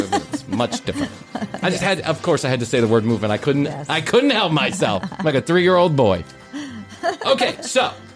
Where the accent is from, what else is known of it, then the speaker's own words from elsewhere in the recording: Ireland; I'm Irish, so that's how it works.